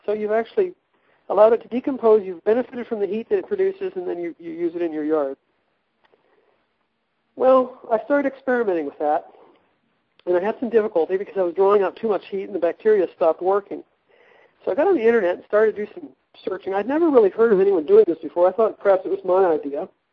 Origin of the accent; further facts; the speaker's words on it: California, United States; I'm from Southern California, and so I had heard a lot of conversations about alternative energy